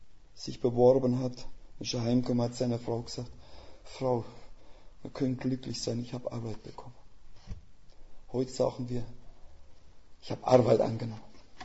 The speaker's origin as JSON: {"language": "German", "region": "Rhineland-Palatinate", "country": "Germany", "said": "Ich komme aus Rheinland-Pfalz"}